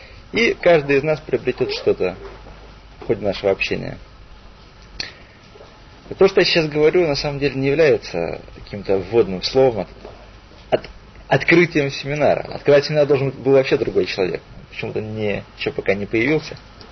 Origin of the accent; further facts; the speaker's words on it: Russia; почти все мы, поскольку выросли в России и были воспитаны в рамках российского общества